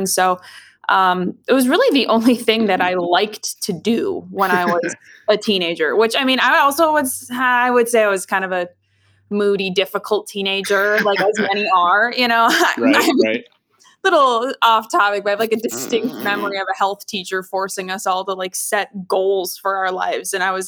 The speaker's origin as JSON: {"language": "English", "town": "St. Cloud", "region": "Minnesota", "country": "United States", "tie": "born or raised there", "said": "And I grew up in St. Cloud, Minnesota. And St. Cloud is about an hour and a half from the Minneapolis-St. Paul area."}